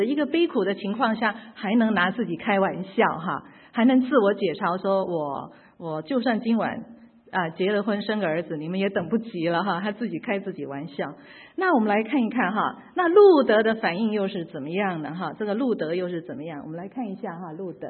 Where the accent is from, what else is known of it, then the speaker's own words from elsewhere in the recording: China; 我想我们在座，我们是中国人